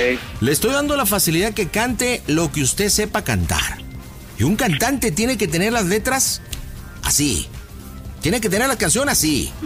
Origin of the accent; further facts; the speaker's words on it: Monterrey, Nuevo León, Mexico; Como en el norte, yo soy de Monterrey, el norteño es lo que más pega